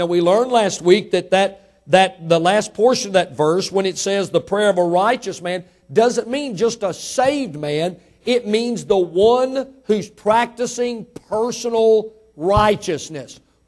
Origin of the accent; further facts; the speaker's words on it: Mississippi, United States; born there; Now, I was born in Mississippi, so I might have some shame there, but not much. I got, amen, I got to Texas as quick as possible.